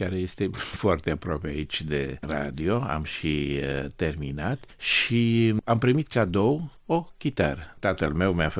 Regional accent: Bucharest, Romania; born there; m-am născut în Cotroceni

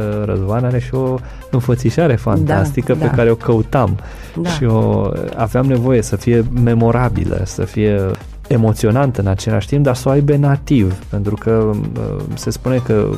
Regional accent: Reșița, Caraș-Severin, Romania; Am vrut să filmez filmul acasă și în orașul meu natal, în zona de vest, în Banat, la Reșița.

